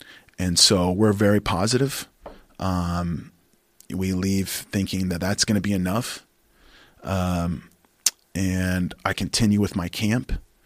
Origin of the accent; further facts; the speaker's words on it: Oklahoma, United States; I've only done 3 fights with Bellator outside of my home state, outside of Oklahoma, my last 3, you know?